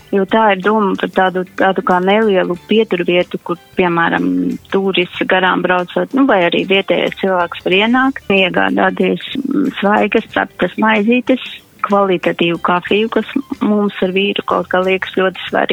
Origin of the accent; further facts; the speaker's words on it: Rēzekne Municipality, Latvia; pirms tam mēs ar vīru dzīvojam Rīgā, lai gan mēs abi esam latgalieši, abi pat no Rēzeknes novada, bet mēs iepazījāmies Rīgā dzīvojot un strādājot.